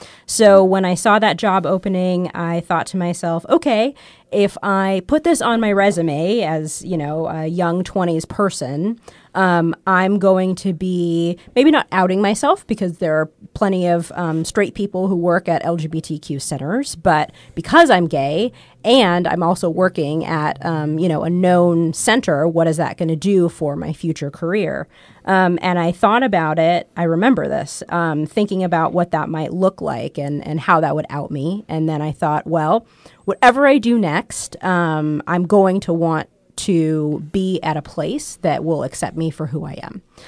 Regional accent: Santa Barbara, California, United States; So I was actually born and raised in Santa Barbara.

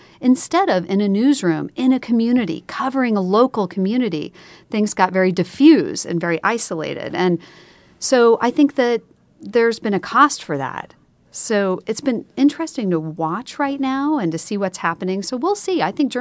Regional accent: Midwest, United States; You know, I'm from the Midwest, so this is a Midwestern father here.

